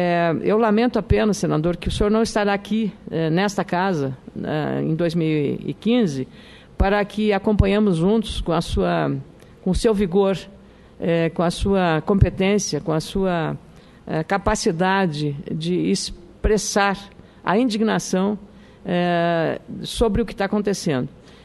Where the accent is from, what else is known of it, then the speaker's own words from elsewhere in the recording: Rio Grande do Sul, Brazil; como somos gaúchos